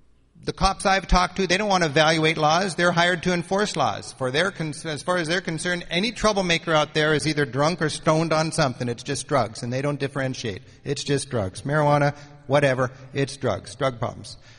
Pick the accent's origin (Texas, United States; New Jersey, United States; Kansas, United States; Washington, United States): Washington, United States; Seattle; I'm from Seattle.